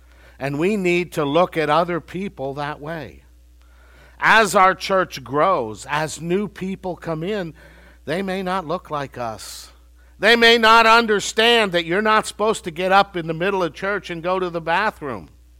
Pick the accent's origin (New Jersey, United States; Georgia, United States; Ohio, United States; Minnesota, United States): Minnesota, United States; I grew up in Minnesota. Our youth groups were a lot alike.